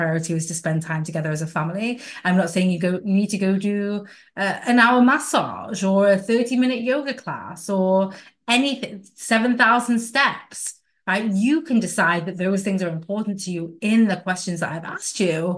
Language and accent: English; Manchester, North West England, United Kingdom; I am inviting you to come to my hometown of Manchester this September.